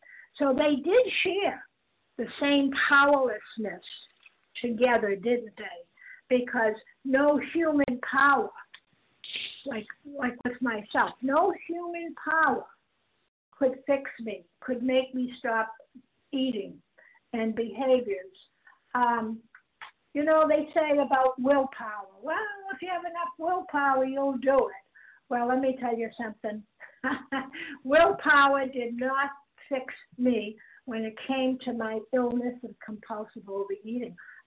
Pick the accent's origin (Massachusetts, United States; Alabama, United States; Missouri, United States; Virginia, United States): Massachusetts, United States; I'm from Massachusetts